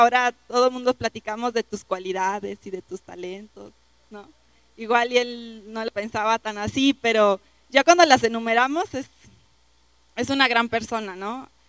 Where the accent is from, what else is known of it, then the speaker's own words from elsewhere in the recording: Morelos, Mexico; yo vengo del estado de Morelos